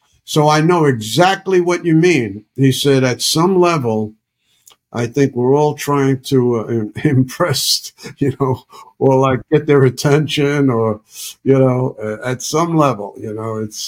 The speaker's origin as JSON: {"language": "English", "town": "New York City", "region": "New York", "country": "United States", "said": "I'm from Bronx, New York City. Nobody listened to country music in Bronx, New York."}